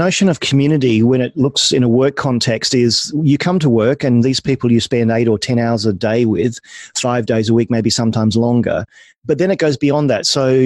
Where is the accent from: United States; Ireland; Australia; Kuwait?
Australia; now in London, United Kingdom; I'm obviously Australian. I now live in London, lived here for 13 years